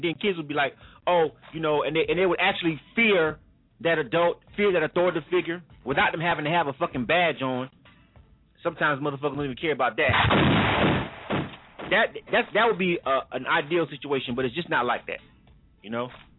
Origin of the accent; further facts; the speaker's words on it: Panama City, Florida, United States; I grew up in Panama City, Florida. It's small.